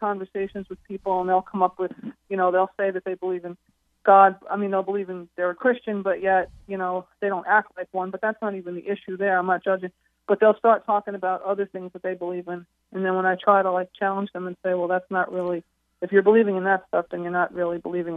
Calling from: Bayonne, New Jersey, United States

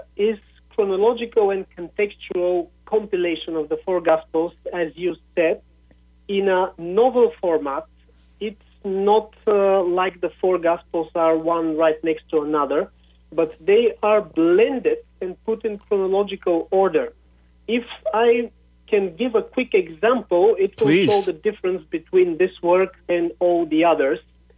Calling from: Bulgaria; Home in Bulgaria, yeah.

